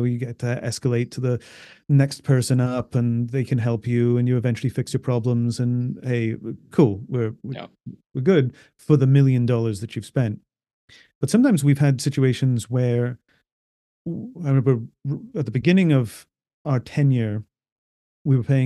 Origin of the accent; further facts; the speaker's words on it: United States; I grew up mostly in America.